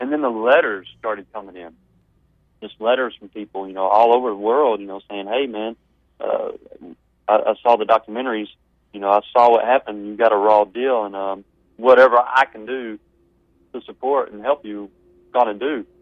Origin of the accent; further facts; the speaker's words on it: Arkansas, United States; I was actually having my girlfriend Holly, we're both from Arkansas